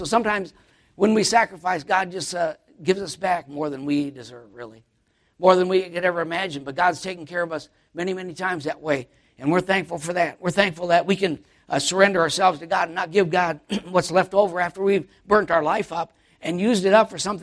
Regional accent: Minneapolis, Minnesota, United States; I'm from Minnesota, and he lived in Minneapolis. And my uncle, when I was a kid, in high school, I lived in Minneapolis also, but then my dad bought a farm.

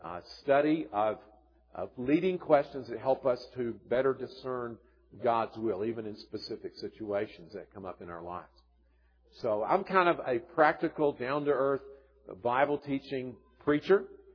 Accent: Alabama, United States; I grew up in North Alabama where we didn't have much snow.

